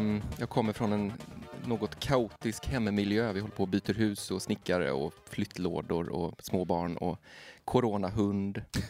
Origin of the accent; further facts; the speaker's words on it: Gothenburg, Västra Götaland County, Sweden; Jag är från Göteborg och började liksom på ett av våra kontor där.